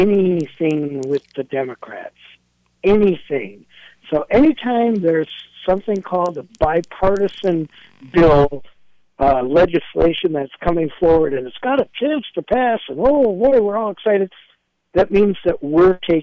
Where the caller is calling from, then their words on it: St. Cloud, Minnesota, United States; from St. Cloud and decidedly not a Trump supporter.